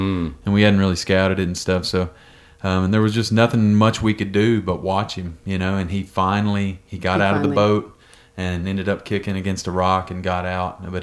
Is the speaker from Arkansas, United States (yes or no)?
yes; Pine Bluff, Arkansas, United States; So I'm from South Arkansas, Pine Bluff, to be exact.